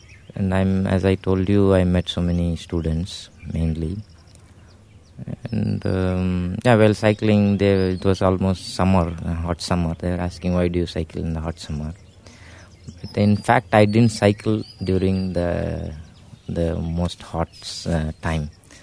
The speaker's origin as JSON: {"language": "English", "town": "Auroville", "region": "Tamil Nadu", "country": "India", "tie": "born or raised there", "said": "from Auroville, at present living at Sincerity. I was born and brought up here in Auroville"}